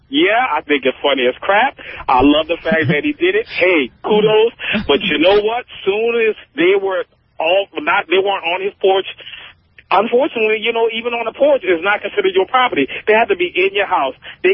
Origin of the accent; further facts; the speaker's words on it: New Orleans, Louisiana, United States; No, I'm a paramedic, and I'm a paramedic from New Orleans, so believe me, I've seen all kind of crap.